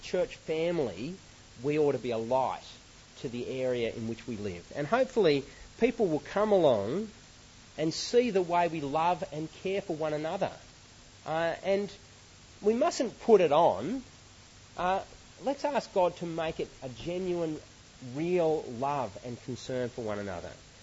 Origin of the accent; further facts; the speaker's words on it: Australia; You sort of win kudos as an Aussie male by putting each other down. If you can do it well, then you sort of gain a bit of status. And I realise that we do it without meaning too much by it, so I'm not wanting to say just stop being an Aussie bloke.